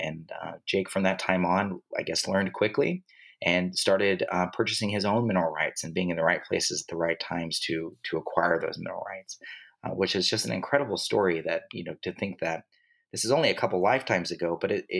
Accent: Odessa, Texas, United States; And I grew up in Odessa knowing that my family had been in mineral rights or minerals and royalties

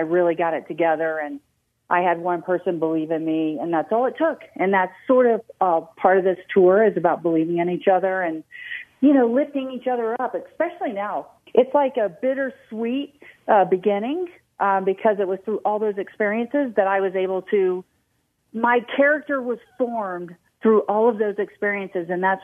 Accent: Bradenton, Florida, United States; I'm from Bradenton, Florida. I grew up there.

